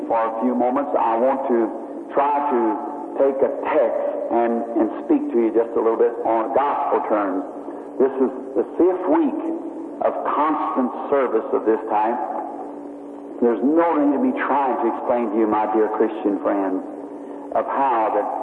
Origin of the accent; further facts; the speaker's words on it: United States; born there; And I'm an American. I was born here in America.